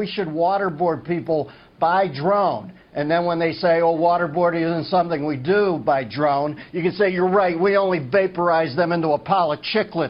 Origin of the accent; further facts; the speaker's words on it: Cleveland, Ohio, United States; I grew up near Cleveland. I like Cleveland.